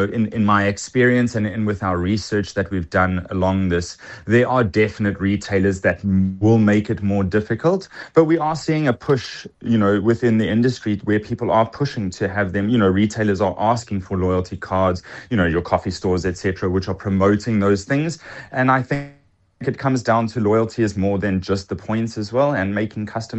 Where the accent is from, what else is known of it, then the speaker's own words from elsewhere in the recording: South Africa; as a South African consumer, always trying to look out for a good deal.